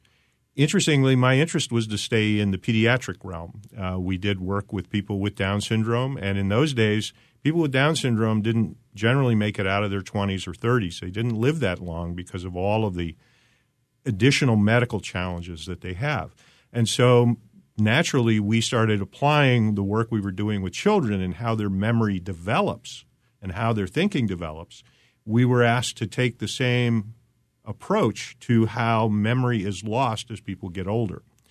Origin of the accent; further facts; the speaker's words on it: Cincinnati, Ohio, United States; now in Lexington, United States; I'm originally from Cincinnati, so it wasn't a far cry.